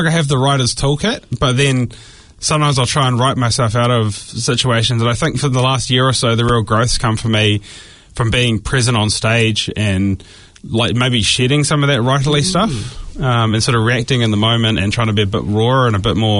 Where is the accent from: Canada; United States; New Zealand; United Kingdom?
New Zealand; Pukekohe, Auckland; Pukekohe.